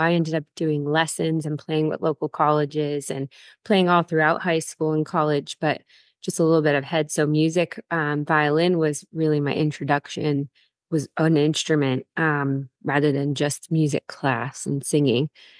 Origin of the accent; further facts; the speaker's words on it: Levittown, Pennsylvania, United States; also born or lived in Scranton; So I was born in Scranton. A lot of people know Scranton on the map from The Office, the show. But my parents were born in this area, and we moved just outside of Philadelphia in Westchester area, Levittown.